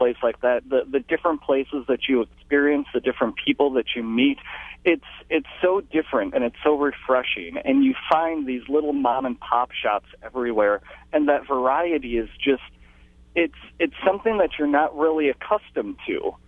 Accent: West Bend, Wisconsin, United States; I grew up here in West Bend, and if you're not from the West Bend area, it's a very, very small suburban town.

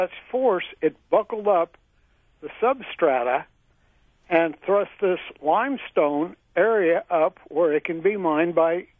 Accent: Kentland, Indiana, United States; near my hometown of Kentland, Indiana, which is just immediately east, about 14 miles of the Illinois state line and 100 miles south of Chicago

